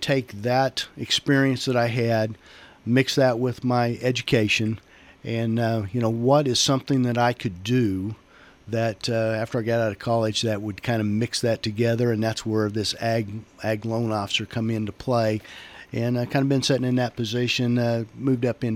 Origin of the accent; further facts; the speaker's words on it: Thayer, Kansas, United States; I am from Southeast Kansas, raised a little town of Thayer. Been there born and raised, and been there ever since.